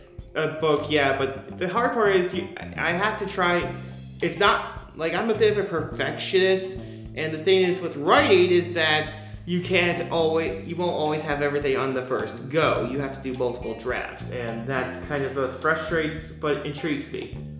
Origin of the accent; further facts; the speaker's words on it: Covington, Kentucky, United States; I'm from Latonia, Covington, so I'm new to Westside.